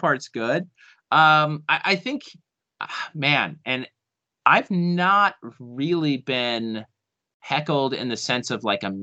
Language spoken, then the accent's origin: English; Utah, United States; I was raised in Utah. So I say I'm from Utah.